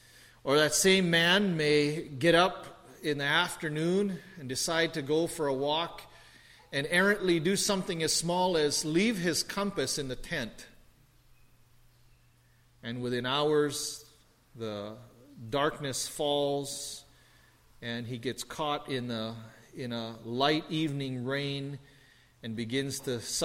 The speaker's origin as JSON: {"language": "English", "country": "Philippines", "said": "I'm Filipino, so it's actually I forgot to shave this week."}